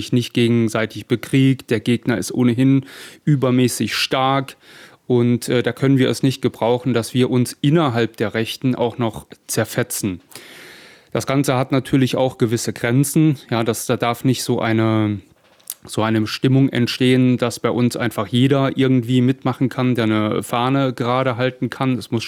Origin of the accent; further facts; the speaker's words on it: Saarland, Germany; Ja, ich bin gebürtiger Saarländer, Vater von 3 Kindern, bin 46 Jahre alt